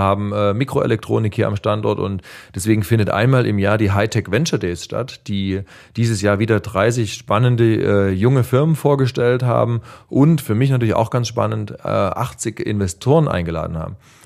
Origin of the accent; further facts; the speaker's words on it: Dresden, Saxony, Germany; ich bin Dresdner bin in Dresden aufgewachsen, noch studiert an der TU Dresden als Wirtschaftsingenieur.